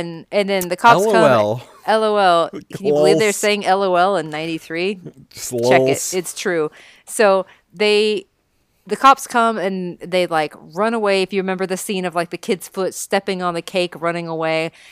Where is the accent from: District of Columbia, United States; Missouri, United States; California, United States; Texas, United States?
Texas, United States; Corsicana; I wish we would have had anything cool like that in my hometown growing up. We had a 4-screen movie theater in Corsicana, Texas.